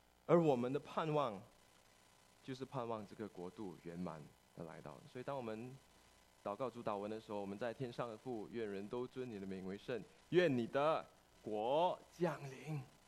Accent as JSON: {"language": "Chinese", "country": "Malaysia", "tie": "born or raised there", "said": "我在马来西亚成长，那马来西亚呢很多华人都庆祝农历新年"}